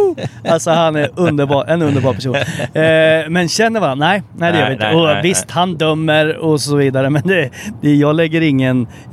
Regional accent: Linköping, Östergötland, Sweden; moved away as an adult; Vi är på väg till Linköping, som vi sa, min hemstad. Jag bodde där från jag skulle fylla 6 till jag, och sen är det lite osäkert exakt när jag flyttade ifrån, men kanske 20.

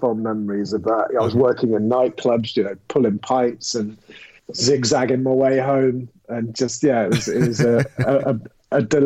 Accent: London, United Kingdom; born there; Even though I was born in London, I hadn't lived there for years. And I was in Camden. So I moved to Camden because as a musician, that was the mecca in sort of around the age of 16, 17.

